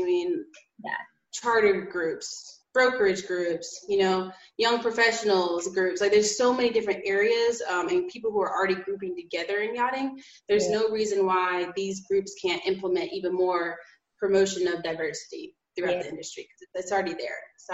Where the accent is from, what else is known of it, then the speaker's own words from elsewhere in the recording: North Carolina, United States; where I lived in North Carolina, my home state, and for a semester.